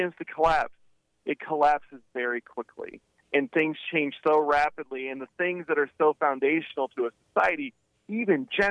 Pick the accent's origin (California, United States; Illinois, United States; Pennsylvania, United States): Illinois, United States; Geneseo; I'm from the Quad Cities. Moline, I'm from a small town called Geneseo, and my family owns pizza restaurants up there in the Quad Cities.